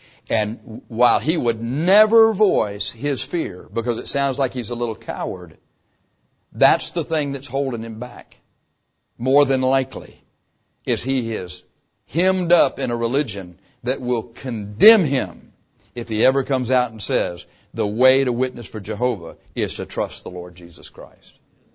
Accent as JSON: {"language": "English", "region": "Texas", "country": "United States", "tie": "born or raised there", "said": "We were raised here in South Texas, and probably the predominant religion down here is Catholicism, wouldn't you think? And that's what I was raised."}